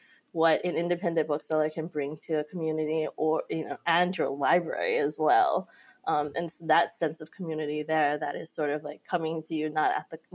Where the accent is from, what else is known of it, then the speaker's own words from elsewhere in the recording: Hawaii, United States; But one really amazing benefit of me growing up in Hawaii is that books weren't my only source of seeing myself reflected.